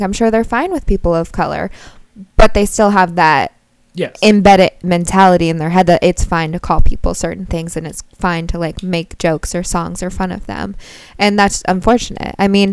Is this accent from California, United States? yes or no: yes; California, United States; And I think that's really cool about growing up in California.